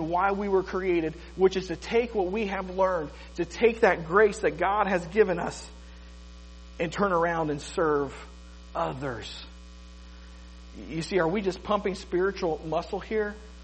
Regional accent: Columbus, Ohio, United States; Many of you know I'm from Columbus, Ohio

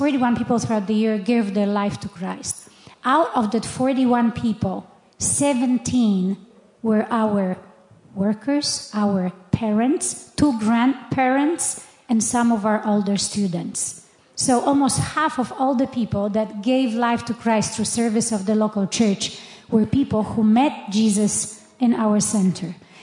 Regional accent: Poland; English is a second language; As you can probably hear, I am from Poland. I've been there all my life, 50 years now.

